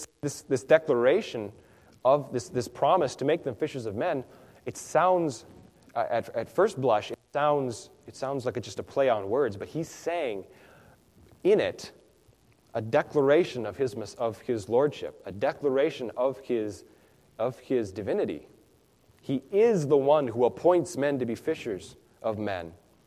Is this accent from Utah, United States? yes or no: no; Minnesota, United States; Compare that, if many of you know, I'm from Minnesota. And Minnesota, we got the Lake Superior.